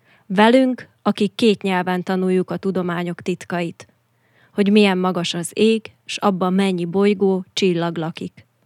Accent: Slovakia; Mivel mi kisebbségi magyarok vagyunk, ezért úgy döntöttünk, hogy fogalmazzuk meg most egy-egy versben azt, hogy milyen érzés kisebbségként élni, magyarként élni Szlovákiában

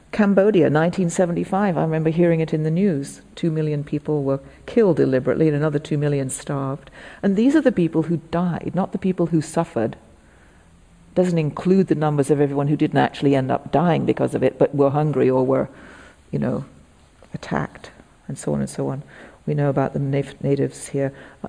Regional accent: England, United Kingdom; I know about being English that in 1879, 1.5 million Irish people died of famine.

